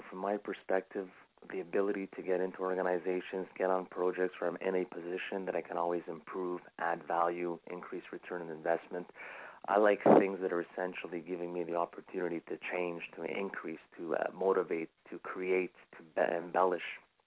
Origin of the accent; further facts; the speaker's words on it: Montreal, Quebec, Canada; also born or lived in Zagreb, Croatia; including my hometown, Montreal, Quebec, also Southeast Florida, Manhattan, New York, Santo Domingo, Dominican Republic, or my native land of Zagreb, Croatia.